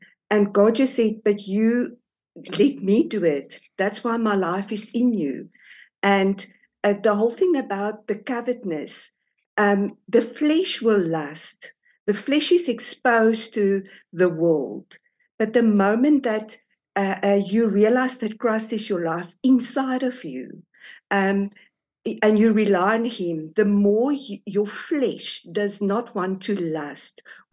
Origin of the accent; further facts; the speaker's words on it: South Africa; from South Africa.